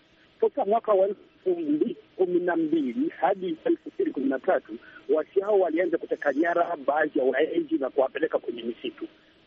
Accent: Beni, North Kivu, DR Congo; Mimi ni mkazi wa Beni tangu miaka zaidi hivi, nimezaliwa Beni, nimekaa Beni, masomo yangu yote nimeyasoma hapa Beni

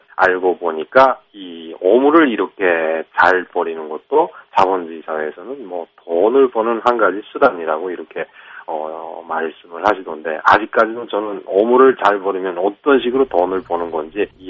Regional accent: North Korea; 이게 참 그 북한에서 온 우리들에게는 그 정말 이해가 안 되는 일이었고

